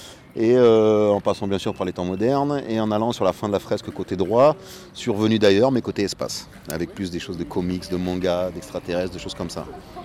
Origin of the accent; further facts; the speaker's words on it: Guéret, Nouvelle-Aquitaine, France; je fais partie de l'association Multifacette qui est localisée sur Limoges, on est tous originaires de Guéret